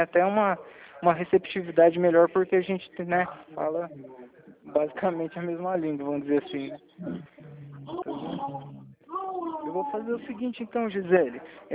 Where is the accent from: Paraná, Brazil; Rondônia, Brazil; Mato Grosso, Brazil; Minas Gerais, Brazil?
Paraná, Brazil; Arapongas; Eu sou de Arapongas, você conhece?